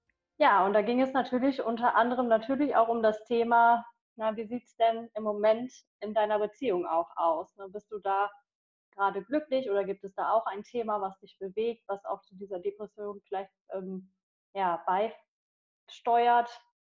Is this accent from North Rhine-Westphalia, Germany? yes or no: yes; Ahaus, North Rhine-Westphalia, Germany; ich komme aus Ahaus. Bin 35 Jahre alt